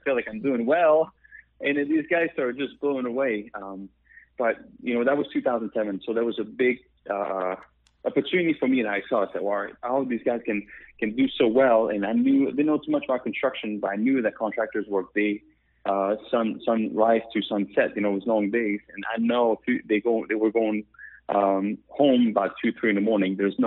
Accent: Quebec, Canada; accent: French Canadian; English is a second language; moved away as an adult; now in United States; I'm from Canada, the French part. You hear my accent.

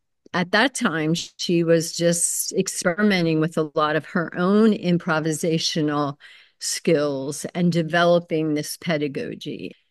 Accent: Philadelphia, Pennsylvania, United States; Well, I grew up in Philadelphia. I did begin to take ballet.

